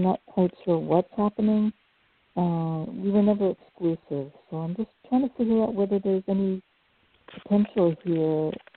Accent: Princeton, New Jersey, United States; born there; I was born in Princeton, yeah.

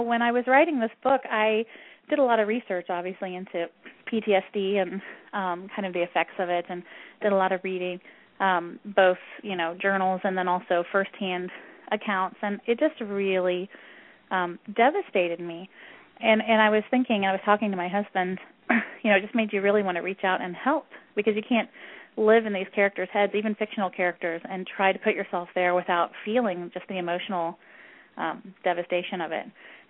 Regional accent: Kansas City, United States; Yeah, I grew up in Kansas City, actually. And I live about 30 minutes from there now.

